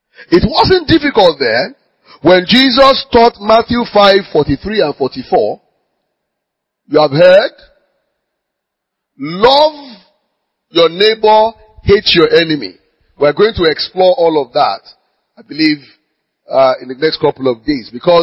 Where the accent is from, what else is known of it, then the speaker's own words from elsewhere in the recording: Nigeria; English is a second language; in my language as a Nigerian